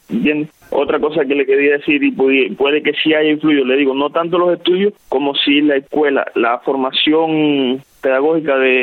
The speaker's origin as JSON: {"language": "Spanish", "region": "Holguín", "country": "Cuba", "said": "soy licenciado en Cultura Física, estudié, compartí con Harold Chapman, porque él es de Holguín y yo también soy de Holguín."}